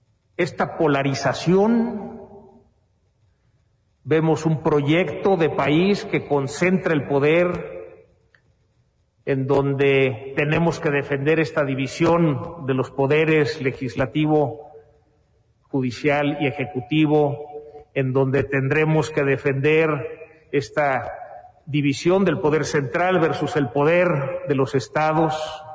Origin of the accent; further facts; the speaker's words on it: Mexico; Siento un profundo dolor como mexicano